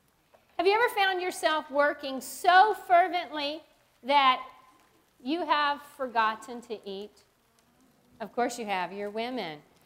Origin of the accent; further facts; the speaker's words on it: Savannah, Georgia, United States; accent: Savannah twang; I am a Southern girl, just like you. I grew up in the Deep South. I'm from Savannah, Georgia. Now, I lost the Savannah twang somewhere around the early, when I was in college